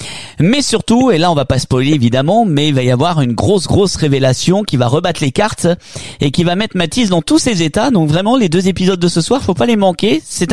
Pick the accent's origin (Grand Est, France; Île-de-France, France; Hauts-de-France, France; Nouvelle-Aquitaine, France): Nouvelle-Aquitaine, France; quasiment à l'autre bout de la France, chez nous, en Nouvelle-Aquitaine.